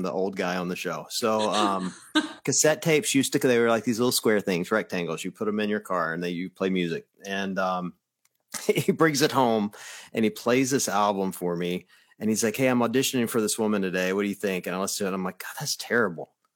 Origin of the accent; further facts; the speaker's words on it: Deep South, United States; I mean, I grew up in the Deep South. So you got to understand, like, country music, I don't listen to country music that much. But I was raised around it.